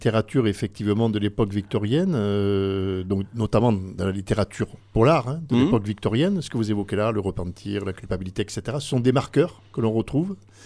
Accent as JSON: {"language": "French", "country": "France", "said": "Elle viendrait chez nous ? Elle est venue chez nous, en France ?"}